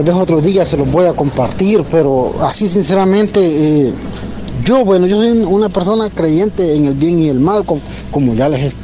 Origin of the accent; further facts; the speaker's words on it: San Isidro Lempa, El Salvador; Pues aquí en El Salvador, pues en mi pueblo, San Isidro Lempa